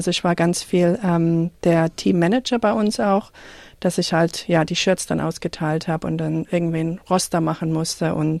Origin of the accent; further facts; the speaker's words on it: Germany; Also ich bin da reingeschlittert, mir kennt's ja nicht als Deutsche